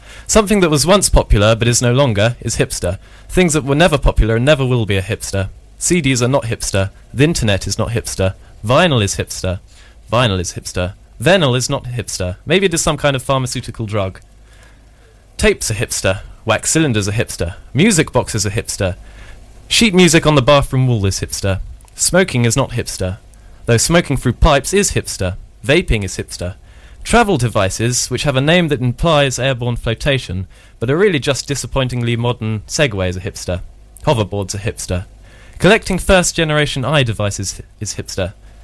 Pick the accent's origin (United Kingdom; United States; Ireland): United Kingdom; Ventnor, South East England; I am 20 and I'm from Ventnor, lovely seaside town